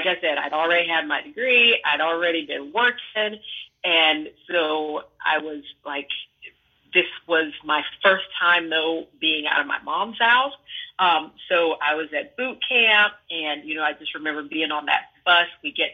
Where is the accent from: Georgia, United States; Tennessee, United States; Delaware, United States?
Georgia, United States; Augusta; And I grew up on in Augusta on the Savannah River.